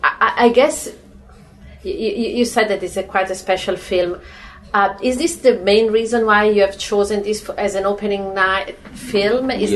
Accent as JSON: {"language": "English", "town": "Bologna", "region": "Emilia-Romagna", "country": "Italy", "tie": "born or raised there", "said": "And Bologna is my hometown."}